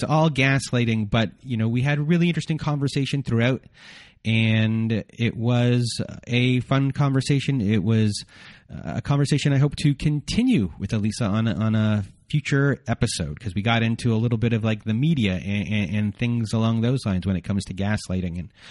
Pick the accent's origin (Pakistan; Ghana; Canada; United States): Canada; I'm Canadian.